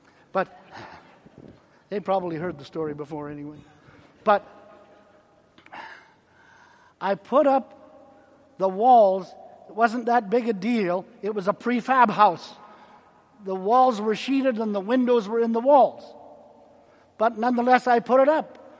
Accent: Canada; I'm a Canadian. I don't vote.

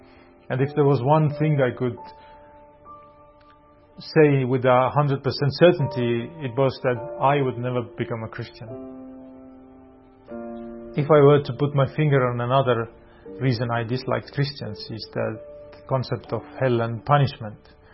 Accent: Tartu, Tartu County, Estonia; English is a second language; also born or lived in Tallinn; For the first seven years of my life, I grew up in Tallinn, the capital of Estonia. And after that, we moved to Tartu, which is the second biggest town.

